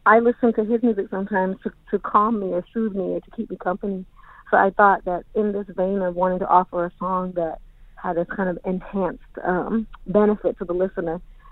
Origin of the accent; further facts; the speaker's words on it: Portland, Oregon, United States; that live in my uncle's house in Portland, Oregon, during the Portland, which is how I call Portland, my hometown